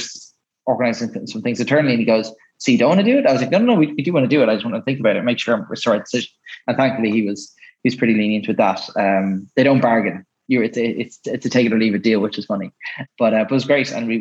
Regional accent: Maynooth, Leinster, Ireland; I'm from Maynooth and in Kildare.

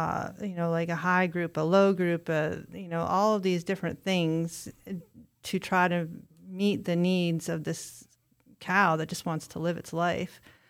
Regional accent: Tunkhannock, Pennsylvania, United States; I grew up in the Tunkhannock area

